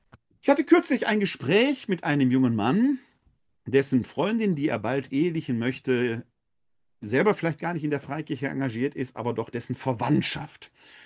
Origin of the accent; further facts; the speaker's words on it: Essen, North Rhine-Westphalia, Germany; Meine Vorfahren waren Bauern über viele Jahrhunderte in Essen-Altendorf, wo ich herkomme. Das Haus, in dem ich groß geworden bin, mein Elternhaus